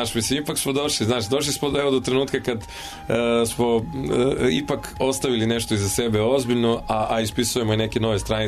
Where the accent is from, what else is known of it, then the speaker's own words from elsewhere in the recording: Valjevo, Kolubara District, Serbia; ja sam krenuo u Valjevu kao ono, sa košarkom u Metalcu, pa fudbal u Krušiku i tako, mislim, odrastao sam pored Krušikovog stadiona